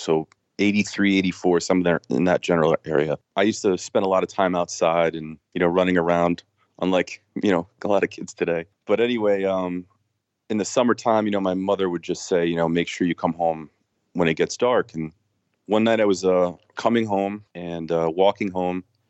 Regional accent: Connecticut, United States; I'm living in North Georgia now, and I grew up in Connecticut, northern New Haven County area.

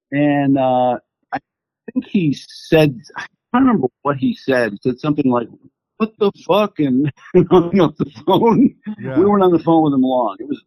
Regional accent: Chicago, Illinois, United States; And I grew up in Chicago, too

